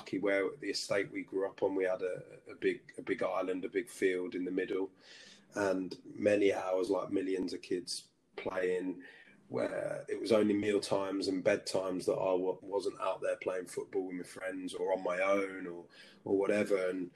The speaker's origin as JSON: {"language": "English", "town": "Belfast", "region": "Northern Ireland", "country": "United Kingdom", "tie": "born there", "also_born_or_lived": "London", "said": "I was born in Belfast, then no real connection, no family connection to Belfast, but my parents were over there. My dad got a job out there."}